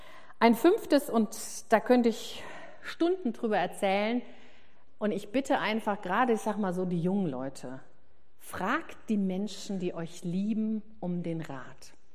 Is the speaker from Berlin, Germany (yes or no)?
no; Hesse, Germany; Das ist weder Hü noch Hott, sagt man bei uns in Hessen.